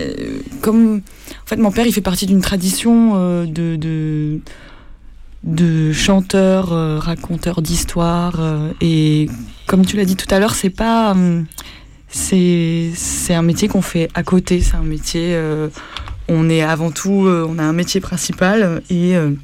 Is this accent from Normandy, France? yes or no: no; Nouvelle-Aquitaine, France; je suis née en France, en Dordogne, plus exactement dans le Périgord. En Dordogne, mes parents sont arrivés dans les années 80 et j'ai grandi ici. Ensuite, je suis allée à Toulouse faire des études et puis à Paris